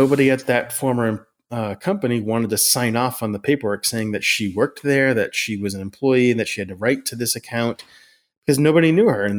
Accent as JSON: {"language": "English", "town": "Houlton", "region": "Maine", "country": "United States", "said": "I'm actually from Holton as well."}